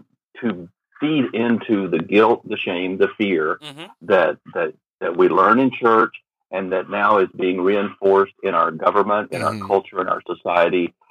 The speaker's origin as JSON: {"language": "English", "region": "Alabama", "country": "United States", "tie": "born or raised there", "lives_now": "Texas, United States", "said": "I was born and raised in Alabama."}